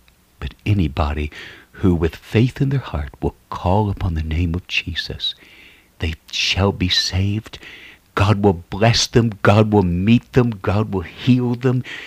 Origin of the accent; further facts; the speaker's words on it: Texas, United States; I'm from Texas originally, but I was way up there in Chicago, the windy city there on Lake Michigan